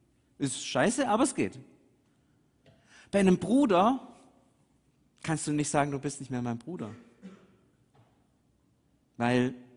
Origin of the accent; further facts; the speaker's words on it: Swabia, Germany; als Schwabe denkt man, soll doch wenigstens ein Häusle hinterlassen.